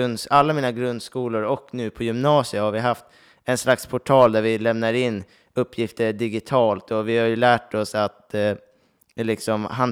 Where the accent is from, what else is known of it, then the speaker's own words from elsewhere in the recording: Västerås, Västmanland County, Sweden; now in Uppsala, Sweden; och jag är uppväxt i Västerås. Och numera pluggar jag i Uppsala på gymnasiet.